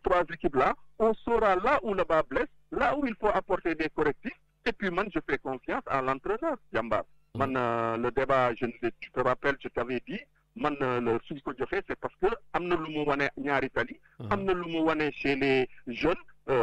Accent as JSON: {"language": "French", "country": "Senegal", "said": "dès lors que nous sommes Sénégalais"}